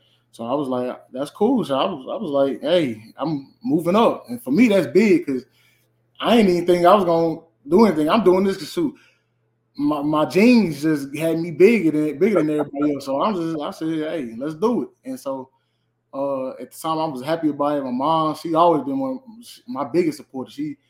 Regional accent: St. Louis, Missouri, United States; My high school, I'm from St. Louis, Missouri. I went to Cardinal Ritter High School in St. Louis. I played basketball really growing up

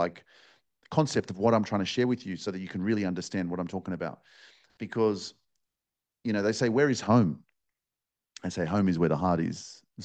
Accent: Australia; So for years, right, I grew up in Australia in a Polish home with the Polish culture, with the Polish language, with the Polish community. Everything's Polish, but I'm living in Australia, you know?

